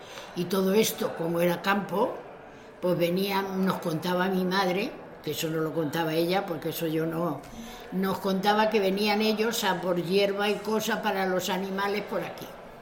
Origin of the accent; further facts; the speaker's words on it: Madrid, Community of Madrid, Spain; Nosotros hemos llegado a Madrid. O sea que somos todos madrileños. Somos 7 hermanos, ¿eh?